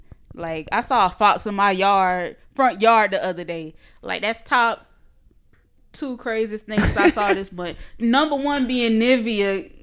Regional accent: Florida, United States; But it is a small little area right outside of Jacksonville.

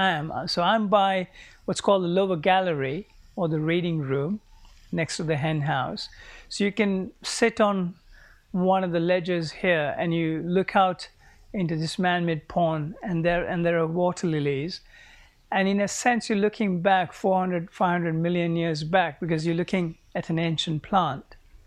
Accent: Sri Lanka; now in London, United Kingdom; I grew up in Sri Lanka. I now live and work in London, but I keep coming back very frequently to Sri Lanka

